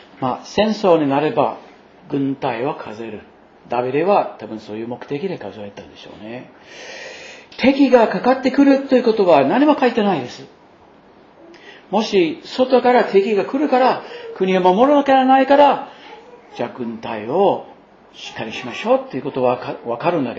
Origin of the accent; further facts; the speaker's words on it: United States; Japanese is a second language; まあアメリカ人としてそれはちょっと話すのはおかしいかもしれませんけど、でも本当に今はアメリカの国としての罪が増えてると感じますね。